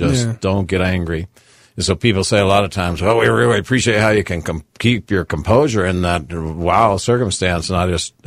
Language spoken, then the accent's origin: English; Hobbs, New Mexico, United States; try growing up in Hobbs, not being good at basketball.